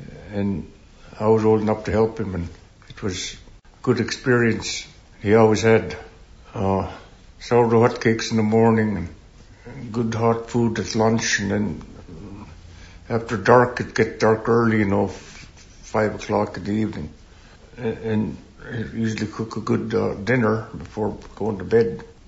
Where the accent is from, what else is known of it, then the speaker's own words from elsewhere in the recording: Nyack, New York, United States; We went to Boy Scouting together in Nyack.